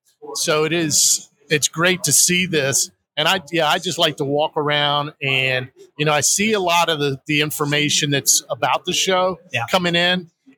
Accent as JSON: {"language": "English", "town": "Columbus", "region": "Ohio", "country": "United States", "said": "I'm actually from Columbus, Ohio."}